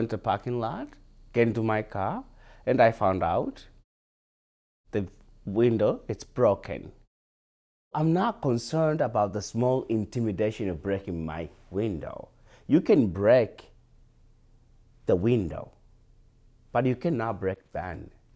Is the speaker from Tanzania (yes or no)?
yes; Tanzania; Well, I grew up in Tanzania, East Africa, born and raised.